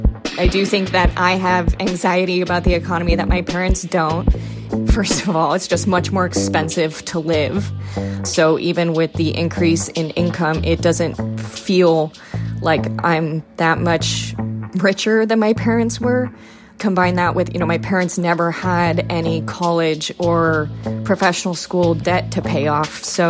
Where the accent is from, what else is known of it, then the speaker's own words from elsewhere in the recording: Livermore, California, United States; now in Alameda, United States; I live in Alameda, California, and I'm a lawyer. I grew up in Livermore, California, as an only child to two parents who were high school graduates.